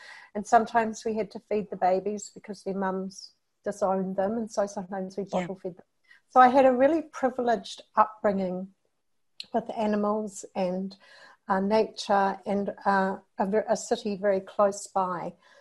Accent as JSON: {"language": "English", "country": "New Zealand", "moved": "as an adult", "lives_now": "Australia", "said": "So I'm a New Zealander. I'm one of those many New Zealanders who've jumped the ditch"}